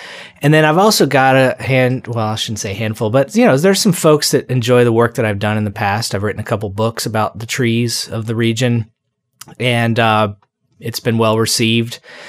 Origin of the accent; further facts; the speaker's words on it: Virginia, United States; I grew up on the Appalachian Trail in Virginia, and it's fantastic.